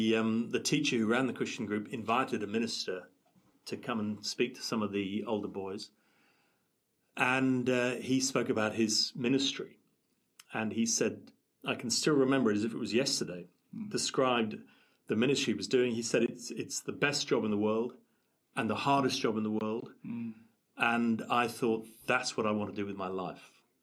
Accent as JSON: {"language": "English", "region": "England", "country": "United Kingdom", "also_born_or_lived": "South Africa", "moved": "as an adult", "said": "And as a English guy, never lived abroad apart from a few months in Israel, I ended up at 23 doing student ministry at the University of Witwatersrand in Johannesburg."}